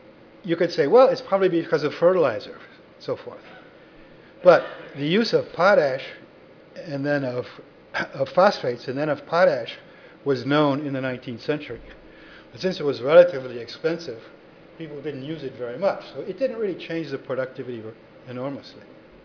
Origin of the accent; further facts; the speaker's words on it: Midwest, United States; When I first went to France, I'm from the Midwest, and so everybody's talking about wearing out the soils.